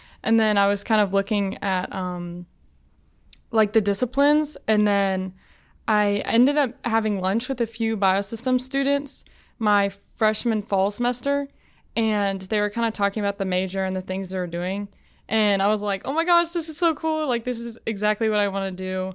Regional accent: Florida, United States; now in Alabama, United States; I'm originally from South Florida, an hour north of Miami. And in 2015, I moved to Alabama.

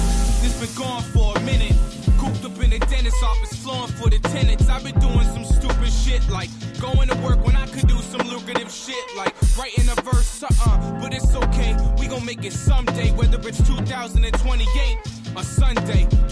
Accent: Tromsø, Troms, Norway; Jeg var jo hjemme i Tromsø i sommer.

